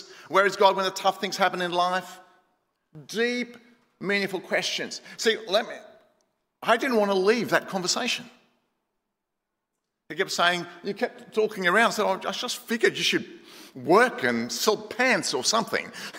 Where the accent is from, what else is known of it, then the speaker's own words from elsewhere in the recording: Sydney, New South Wales, Australia; I'm from the western suburbs of Sydney.